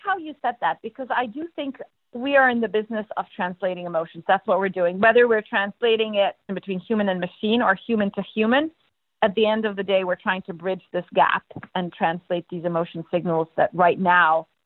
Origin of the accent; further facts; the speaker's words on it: Egypt; You know, I'm originally from the Middle East, I'm Egyptian, and people are not always forthcoming with how they feel